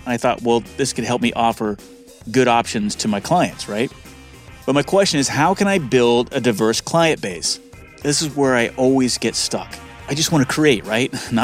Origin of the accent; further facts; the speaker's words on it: Huntington Valley, Pennsylvania, United States; from Huntington Valley, Pennsylvania.